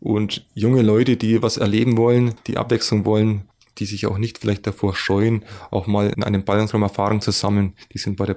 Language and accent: German; Bavaria, Germany; Also meine Heimat, ich bin aufgewachsen im Frankenwald. Hm. Und es ist ja eine ganz typische Region für Oberfranken.